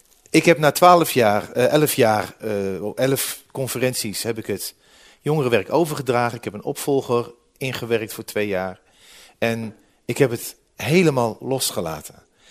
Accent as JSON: {"language": "Dutch", "town": "Deventer", "region": "Overijssel", "country": "Netherlands", "said": "ik kom zelf uit Deventer"}